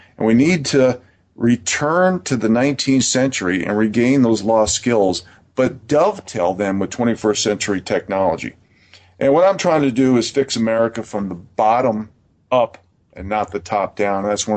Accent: New York, United States; I had a lot of fun growing up in New York, but I've always had a dream, a goal to get back to nature.

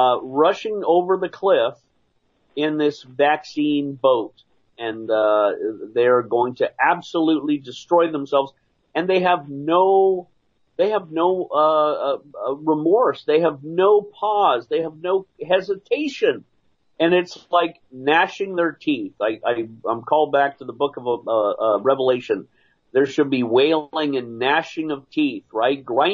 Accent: Scotland, United Kingdom; I grew up I was born in Scotland.

